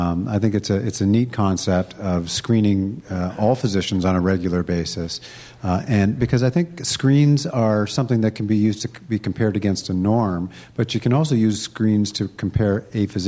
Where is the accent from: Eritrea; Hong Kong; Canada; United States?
Canada; I can't believe that I'm a Canadian and I've been up here talking pretty much all day